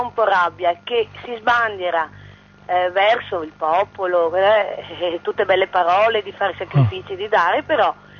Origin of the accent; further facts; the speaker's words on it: Martellago, Veneto, Italy; Sono di Martellago, provincia di Venezia, che chiamo, ecco.